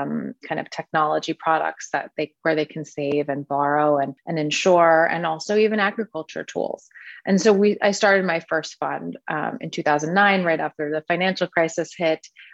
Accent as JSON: {"language": "English", "town": "New York City", "region": "New York", "country": "United States", "tie": "born there", "said": "So I was born in Manhattan, and my parents are from the Midwest of the U.S."}